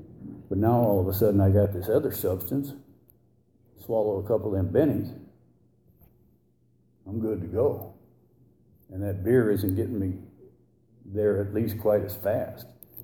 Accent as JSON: {"language": "English", "town": "Van Nuys", "region": "California", "country": "United States", "tie": "born or raised there", "said": "I'm growing up in Van Nuys, California."}